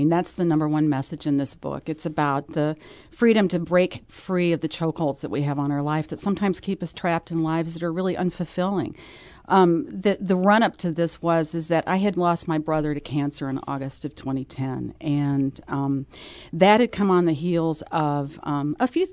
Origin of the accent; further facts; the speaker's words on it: California, United States; I grew up in California. I'm a native Californian.